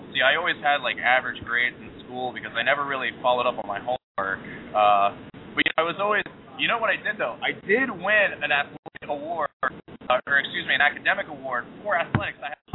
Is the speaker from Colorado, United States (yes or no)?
no; Pennsylvania, United States; also born or lived in Hawaii; Now, see, I I'm originally from Hawaii, but I grew up mainly in Pennsylvania, and we don't care about New Jersey.